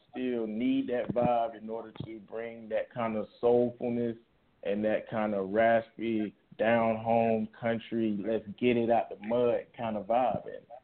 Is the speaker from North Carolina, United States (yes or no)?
yes; Raleigh, North Carolina, United States; Yeah, so I'm calling from North Carolina, Raleigh, North Carolina, actually. That's where I'm from.